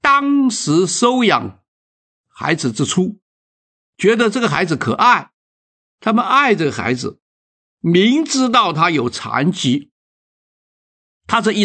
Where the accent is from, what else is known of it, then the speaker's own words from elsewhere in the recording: Fujian, China; 在我的老家福建呢